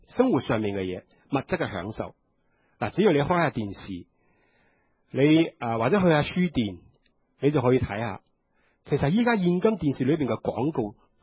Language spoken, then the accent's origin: Chinese; Hong Kong; 我们香港人很实际的嘛